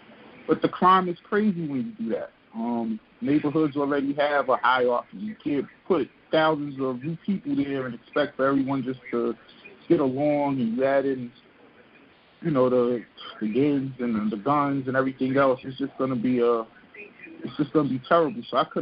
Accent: Newark, New Jersey, United States; You know, same thing happened in Jersey City when I grew up in Newark, and I bet in Chicago.

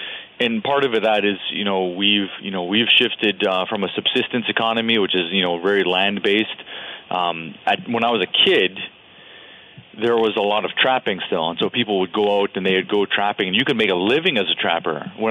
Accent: Fort Yukon, Alaska, United States; and then drive my boat for a couple hours, then I get to Fort Yukon.

